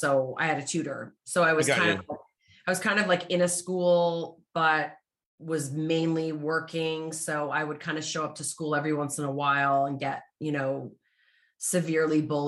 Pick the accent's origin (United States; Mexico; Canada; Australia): Canada; I definitely was bullied a lot for being an actor and being a Canadian actor as well.